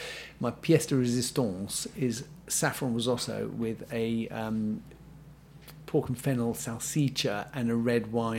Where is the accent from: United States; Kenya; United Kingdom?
United Kingdom; England; I'm English.